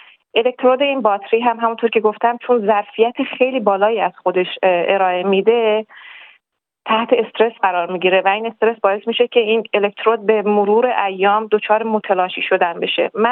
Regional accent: Iran; moved away as an adult; now in Australia; من 7 سال پیش از ایران به استرالیا مهاجرت کردم که دکترا بگیرم. من در ایران در رشته مواد تحصیل کرده بودم در دانشگاه شیراز و تهران

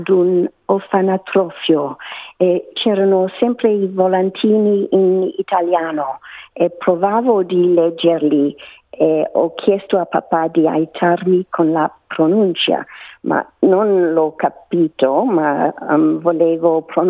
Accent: Australia; accent: Australian; Italian is a second language; so che parlo con un accento australiano.

